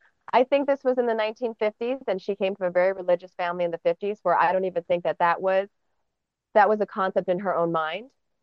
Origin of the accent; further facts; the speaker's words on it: Molokai, Hawaii, United States; I'm not Native Hawaiian myself, but I'm fourth generation, born and raised in Hawaii, and my daughter is Native Hawaiian, and I grew up on Molokai, which is a very, like, Native Hawaiian enriched cultural island.